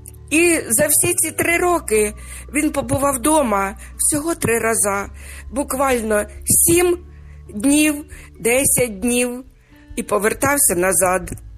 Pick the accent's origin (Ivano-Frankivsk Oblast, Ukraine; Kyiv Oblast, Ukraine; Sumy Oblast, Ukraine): Sumy Oblast, Ukraine; Sumy; на захист нашого рідного міста Суми, в якому я народилася, в якому народилися мої діти, онуки, мої правнуки.